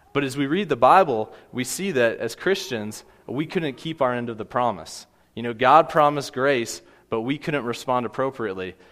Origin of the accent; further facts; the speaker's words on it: Kansas City, United States; Growing up in Kansas City, Sprint was headquartered there.